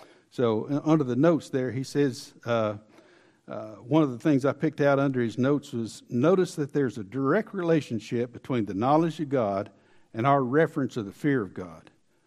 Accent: Arkansas, United States; now in Salt Lake City, United States; He sent us from Arkansas, where my wife and I grew up in the Bible Belt, in the Southern Bible Belt, and all of a sudden we found ourselves in the shadow of the Mormon Temple in Salt Lake City.

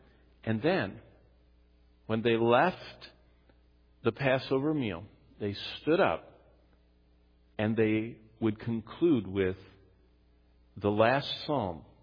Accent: East Lansing, Michigan, United States; I always remember that my pastor always said that at Lake Lansing Baptist Church growing up in East Lansing, Michigan.

